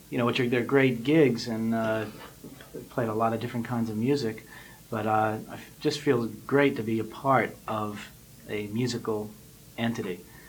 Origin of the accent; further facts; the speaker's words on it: Huntington, New York, United States; moved away as an adult; now in California, United States; I was born in Huntington, Long Island, and grew up there all my life. Went to school there, went to college there, CW Post College